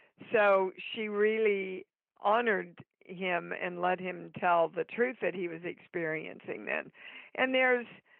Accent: Kansas City, Kansas, United States; So I come from Kansas City, Kansas, raised in a pretty poor household, a religious household as much as Methodist

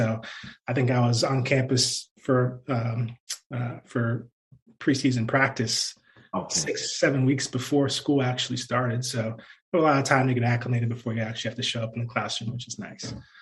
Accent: San Francisco, California, United States; born there; I was born in San Francisco, so it all kind of felt like home despite it being real far away.

